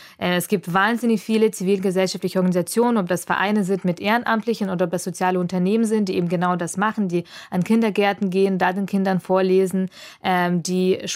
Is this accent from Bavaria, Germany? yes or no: yes; Augsburg, Bavaria, Germany; wer Augsburg kennt, ich bin in Oberhausen aufgewachsen. Das ist wirklich eine Art Ghetto. Das ist am Rande von Augsburg. Es fährt so eine Bundesstraße da durch. Links wohnen die Russen, rechts wohnen die Türken. Und es ist alles insgesamt wahnsinnig trist.